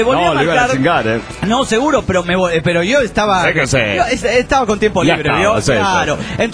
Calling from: Monterrey, Nuevo León, Mexico; de Monterrey, Nuevo León, Mexiquito

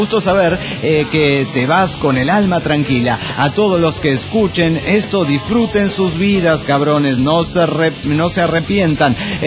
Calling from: Orizaba, Veracruz, Mexico; de Orizaba, México.

